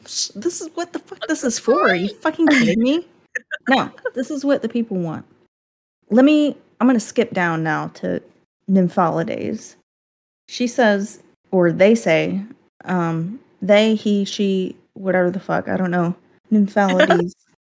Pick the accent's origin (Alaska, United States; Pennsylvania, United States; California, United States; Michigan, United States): Pennsylvania, United States; I'm thinking back to my hometown days in PA, you know, Pennsylvania.